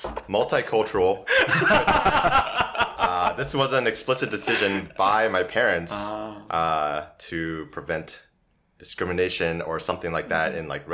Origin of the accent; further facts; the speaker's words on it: United States; I lived in Korea about 2 years. Before that, I lived in the US my whole life.